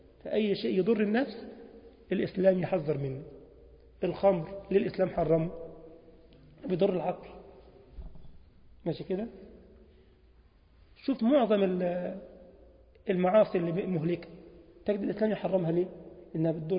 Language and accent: Arabic; Egypt; ما شافوش عندنا في مصر الكلام ده، يعني في مصر يوم ما ترخ عليك رخه كده